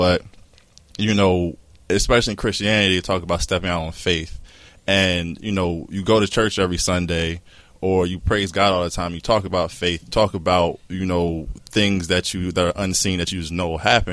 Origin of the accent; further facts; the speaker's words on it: Trenton, New Jersey, United States; Like I'm from Trenton. Nobody I saw in my neighborhood like had marriages.